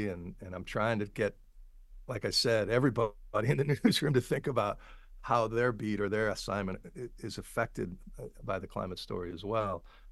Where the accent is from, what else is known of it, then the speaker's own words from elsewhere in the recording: Wisconsin, United States; I packed body armor and flew to my home state of Wisconsin to cover the inauguration